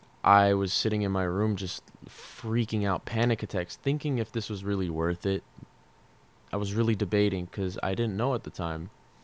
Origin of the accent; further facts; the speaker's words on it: Colorado, United States; I'm from a whole different state. I'm from Colorado, the middle of nowhere.